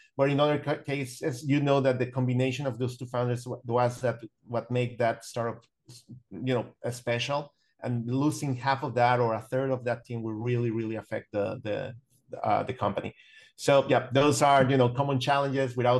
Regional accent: Mexico City, Mexico; so I graduated back in 2000 and I moved to Monterrey. So I'm from Mexico City

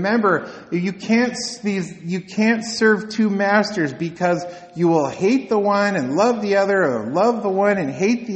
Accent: United States; I'm from Washington. I don't see many things.

